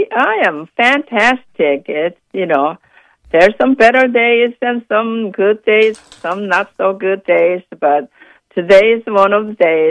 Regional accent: South Korea; English is a second language; growing up in South Korea after the Korean War.

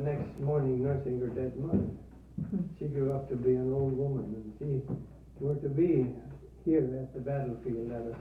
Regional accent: Frederick, United States; born there; Yeah, I was born near Frederick, about 35 miles from here. 1885.

